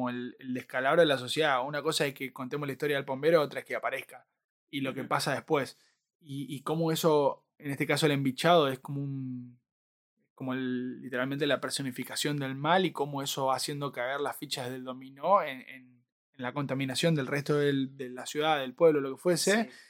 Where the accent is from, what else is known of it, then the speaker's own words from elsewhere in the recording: Corrientes, Argentina; Porque uno me escucha a mí y dice, mirá, tiene un acento diferente. ¿De dónde será? Soy de Corrientes.